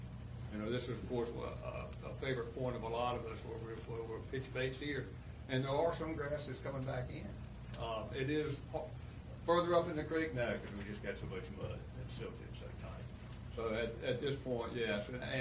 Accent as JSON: {"language": "English", "region": "Virginia", "country": "United States", "tie": "born or raised there", "said": "I've lived on the water all my life, and, of course, I grew up on James River."}